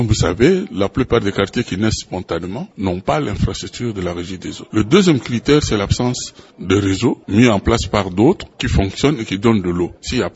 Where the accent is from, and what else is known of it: DR Congo